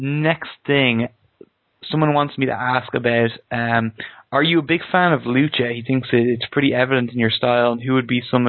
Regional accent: Ireland; And as an Irishman, I was very happy to hear that there was an Irish wrestler out there

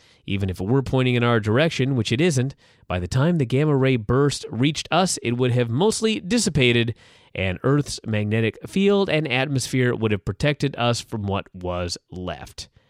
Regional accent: Washington, United States; In first place, tied for first, is Washington, my home state.

